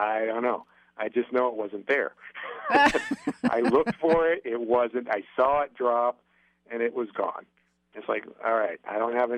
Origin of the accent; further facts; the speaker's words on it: Northeast, United States; And I say draw, and I don't say drawer because I'm from Northeast, and I've been told that.